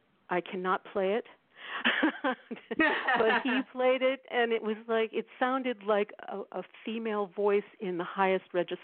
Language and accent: English; Boston, Massachusetts, United States; also born or lived in Miami; Ira brought us into incredible exposure of amazing musicians in Miami when we moved from Boston.